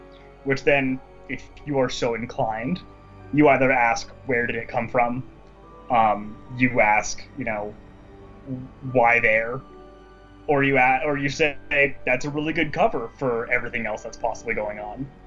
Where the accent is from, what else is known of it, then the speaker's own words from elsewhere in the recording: Canada; I'm a Canadian, so I'm not an American